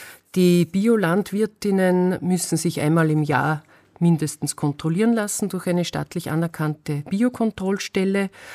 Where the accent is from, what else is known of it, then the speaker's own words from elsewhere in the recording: Austria; Das ist ein sehr geringer Prozentsatz bei uns in Österreich.